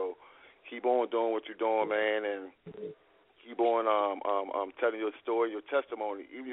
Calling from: Charlotte, North Carolina, United States; I am calling from Charlotte, North Carolina.

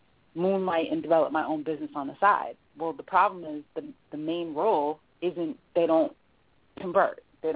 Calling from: Massachusetts, United States; I'm calling from Massachusetts.

